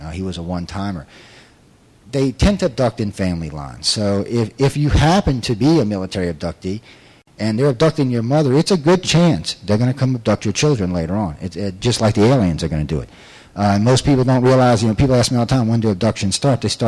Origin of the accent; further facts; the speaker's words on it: New Orleans, Louisiana, United States; I'm from New Orleans and Mardi Gras